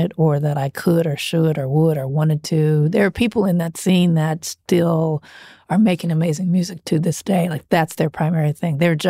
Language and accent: English; Compton, California, United States; I grew up in Compton. There's no movie theater in Compton, so there's no independent film showing there